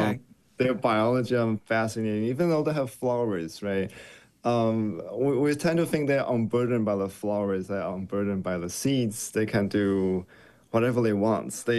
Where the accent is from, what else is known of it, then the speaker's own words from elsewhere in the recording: Taiwan; so I grew up in Taiwan, beautiful islands, subtropical islands.